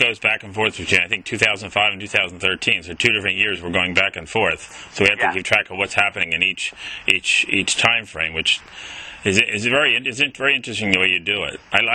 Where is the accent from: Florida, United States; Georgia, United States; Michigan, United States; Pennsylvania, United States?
Pennsylvania, United States; I'm from the North, outside of Philly.